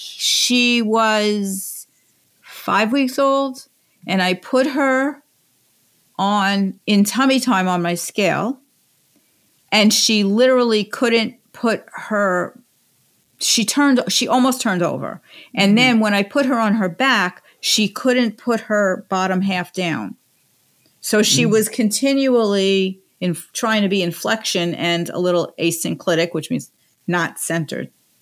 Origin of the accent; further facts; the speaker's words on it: New York, United States; You're from where you're from. I'm from New York.